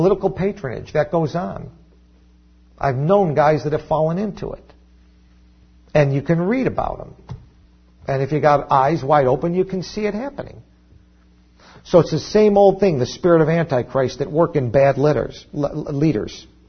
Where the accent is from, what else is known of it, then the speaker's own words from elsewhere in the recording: United States; I'm Italian-American, you know, my grandparents came from Italy. I grew up in America. I'm Italian/American.